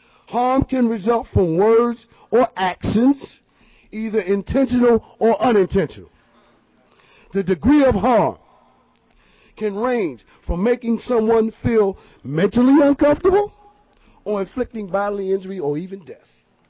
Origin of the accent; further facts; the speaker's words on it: Philadelphia, Pennsylvania, United States; I'm from Philly. Leaving them in Virginia to go back to Philly, which is familiar to me